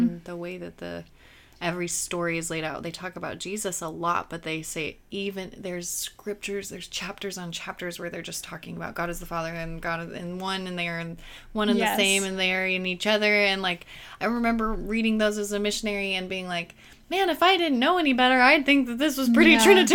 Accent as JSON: {"language": "English", "region": "Southern United States", "country": "United States", "tie": "born or raised there", "said": "So, we grew up in the Bible Belt, and I had good friends who would give me cross jewelry."}